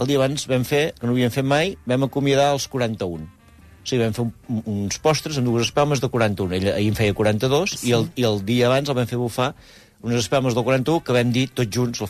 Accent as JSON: {"language": "Catalan", "town": "Arbúcies", "region": "Catalonia", "country": "Spain", "tie": "born or raised there", "said": "No va guanyar el meu poble. A més, quan em van triar per dirigir, per presentar aquests premis, era a finals de juliol, i a principis de setembre, quan em van confirmar la data i que tot anava endavant, em van dir, hi ha una cosa, que és que Arbúcies és dels finalistes."}